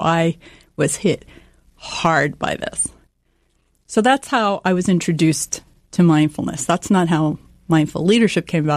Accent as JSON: {"language": "English", "region": "New Jersey", "country": "United States", "tie": "born or raised there"}